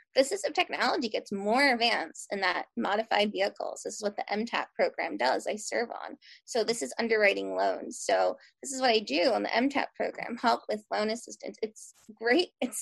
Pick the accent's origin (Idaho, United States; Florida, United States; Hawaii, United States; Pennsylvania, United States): Pennsylvania, United States; Philadelphia; No, I'm from South Philly. Most of my family's from Brooklyn. We're the weird ones that went to South Philly.